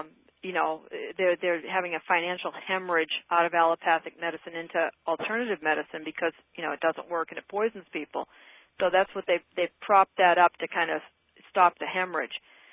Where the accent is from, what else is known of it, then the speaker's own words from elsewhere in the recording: West Virginia, United States; I've taken much heat because I'm originally from West Virginia.